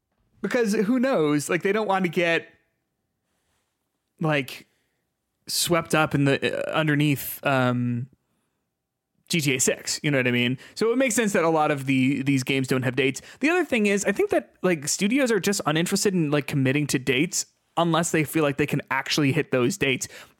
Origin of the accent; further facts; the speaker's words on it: Downers Grove, Illinois, United States; now in Schaumburg, United States; I hail from Downers Grove